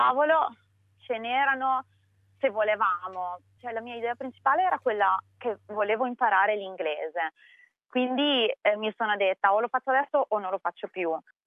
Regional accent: Rimini, Emilia-Romagna, Italy; moved away as an adult; now in Australia; Vengo da Rimini, ho 29 anni, sono architetta.

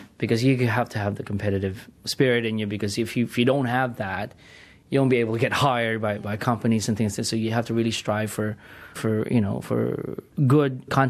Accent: Tanay, Calabarzon, Philippines; I grew up in Tanay Rizal, which is like a, you know, a provinciano, we call it. I'm a provinciano. I'd never really go to Manila.

